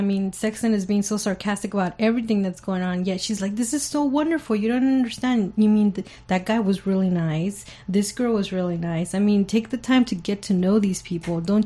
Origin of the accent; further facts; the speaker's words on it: United States; And I'm like, yeah, because I'm American.